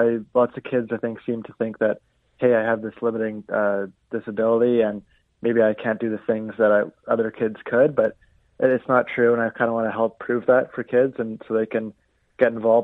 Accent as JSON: {"language": "English", "country": "Canada", "said": "obviously being Canadian"}